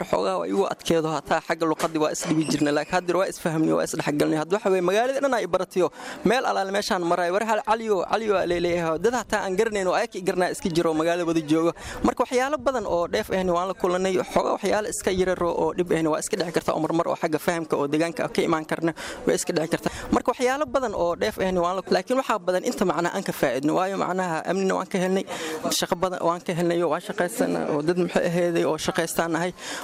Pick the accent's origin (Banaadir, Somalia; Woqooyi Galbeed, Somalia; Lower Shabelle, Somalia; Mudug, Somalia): Banaadir, Somalia; Mogadishu; moved away as an adult; walaal aniga horta waxaan ka imid magaalada Muqdisho 1998 markii ugu horeysay markii xigtana maxay ahayd waxaan ku soo aaday Puntland jooga Cabaar kadibna waan ka soo tagay Boosaaso imid